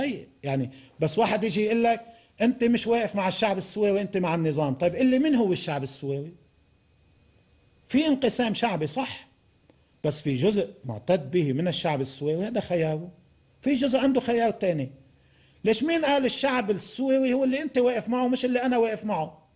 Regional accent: Lebanon; نحن كلبنانيين، إذا بحكي بمصلحتنا الوطنية كلبنانيين، نحن كشعب لبناني وكوطن وكدولة وبلد

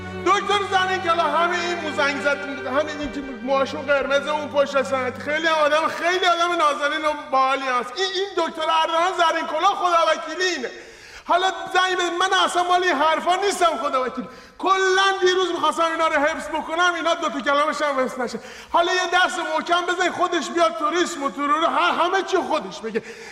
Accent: Tehran, Tehran Province, Iran; یه کارگر بدبخت فلک زده ساده ایم که از تهران اومدم واسه کار، بعد اومدم تو جزیره. من که تو عمرم پامو از تهران بیرون نذاشته بودم

